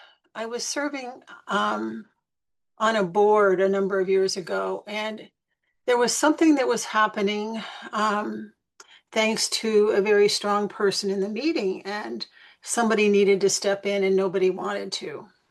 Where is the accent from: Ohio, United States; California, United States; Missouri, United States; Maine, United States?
California, United States; Sacramento; I'm from California, from Sacramento.